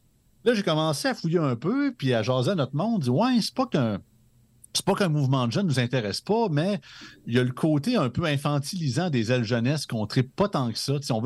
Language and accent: French; Montmagny, Quebec, Canada; parce que moi, je suis de Montmagny, dans Chaudière-Appalaches